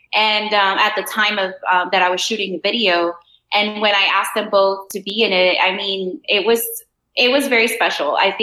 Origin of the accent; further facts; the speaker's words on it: Homestead, Florida, United States; I know south of in Homestead, we all listen to country music. It's a very agricultural area where I was raised in the South, and there was a lot of country music.